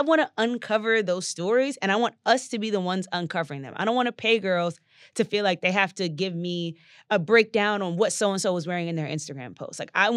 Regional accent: New Jersey, United States; To the point of what I talked about with, like, Philadelphia Soul and growing up in South Jersey, I love samples.

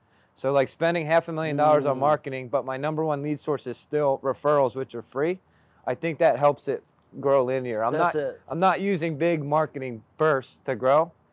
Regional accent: Philadelphia, Pennsylvania, United States; moved away as an adult; now in Florida, United States; It's crazy because I'm from Philly where actually used to get cold, but I've been in Florida 8 years now, so I can't.

